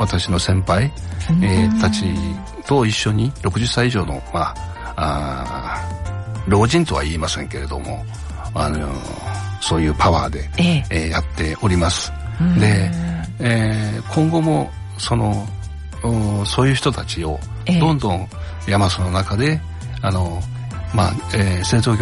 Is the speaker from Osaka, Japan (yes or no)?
no; Oita, Japan; born there; 生まれは九州の大分なんですね、はい、で先般ちょっと田舎の方に 私の兄が実家の方でいますんで